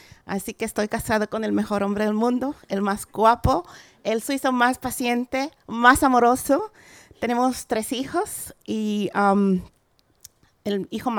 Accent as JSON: {"language": "Spanish", "country": "Belize", "first_language": "English", "second_language": "Spanish", "said": "Caribe, entre México y Guatemala. Y fue una colonia británica, por eso nosotros hablamos el inglés como nuestro idioma materno."}